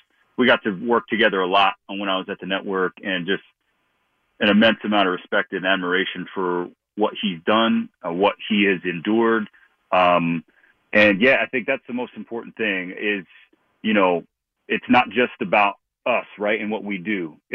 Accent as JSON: {"language": "English", "town": "Long Beach", "region": "California", "country": "United States", "tie": "born or raised there", "said": "You know, I was born in Long Beach and grew up south of LA."}